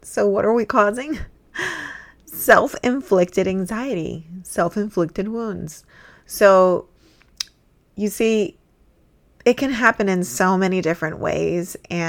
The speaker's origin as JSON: {"language": "English", "region": "New York", "country": "United States", "lives_now": "Florida, United States", "said": "I'm a New Yorker turned Floridian who knows a thing or two on how to effectively manage your time while juggling multiple priorities."}